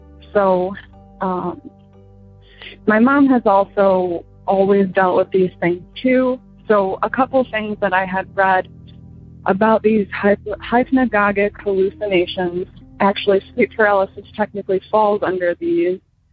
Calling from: Michigan, United States; I'm calling from Michigan.

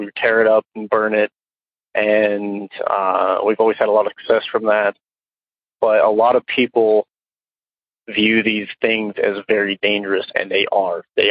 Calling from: Utah, United States; Hello, I'm calling in from Utah.

